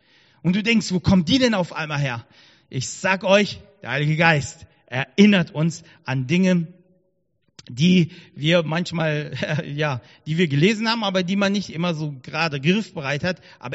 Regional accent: Bonn, North Rhine-Westphalia, Germany; bei uns in der Gemeinde, da wo ich herkomme, da aus Bonn

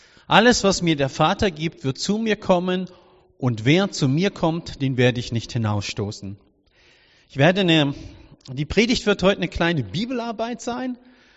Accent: Montabaur, Rhineland-Palatinate, Germany; Alle die mich kennen und die mich nicht kennen, ich komme aus Montabaur

